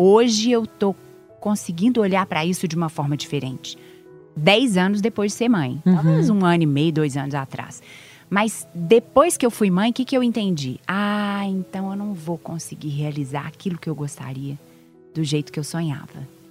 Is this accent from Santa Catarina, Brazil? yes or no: no; Belo Horizonte, Minas Gerais, Brazil; eu comecei como produtora na Globo Minas, porque eu sou de Belo Horizonte.